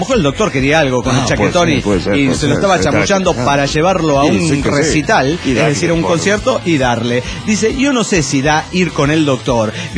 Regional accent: Puebla, Mexico; de Puebla, México.

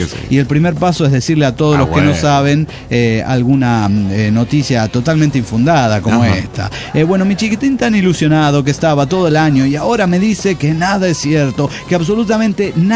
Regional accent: Guadalajara, Jalisco, Mexico; de Guadalajara, Jalisco.

